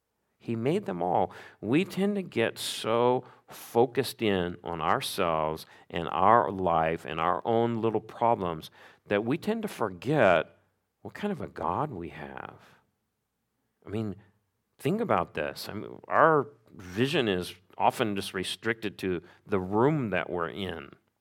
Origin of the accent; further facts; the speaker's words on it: Missouri, United States; When I grew up in Missouri, and my brothers and I joined the Boy Scouts